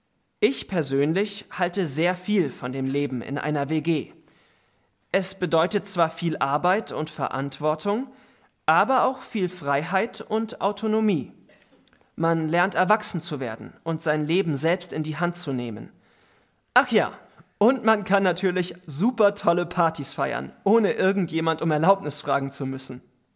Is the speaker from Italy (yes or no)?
yes; Italy; German is a second language; Ich möchte von der Situation in meinem Heimatland berichten. In meinem Heimatland Italien leben die meisten Studentinnen und Studenten während des Studiums zu Hause bei den Eltern.